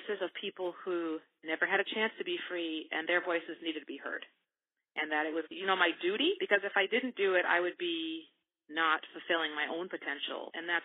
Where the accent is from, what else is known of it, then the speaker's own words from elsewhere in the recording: Oregon, United States; I grew up in Oregon, but I know there were African-Americans in New England.